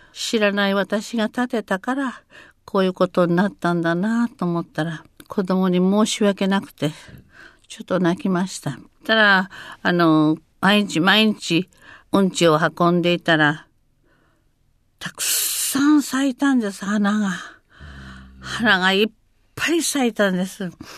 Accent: Tokyo, Japan; born there; also born or lived in Osaka; 私ね、はい、東京生まれ で、

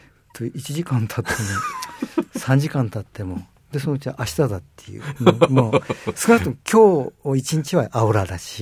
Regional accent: Tokyo, Japan; 東京生まれで東京育ちで東京の下町の一番東京で一番ゴミゴミした人口密度が高いところで生まれたんですけども

